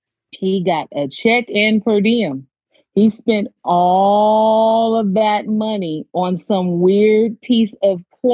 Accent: Watts, California, United States; I am born and raised in Watts, California.

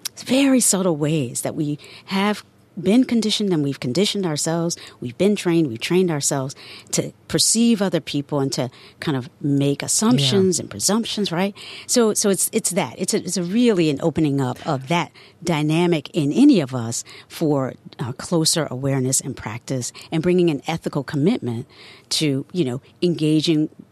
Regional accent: North Carolina, United States; I grew up in the South, around in a particular time and place, like born in segregated North Carolina, where most of the people around me were African American, small number of whites

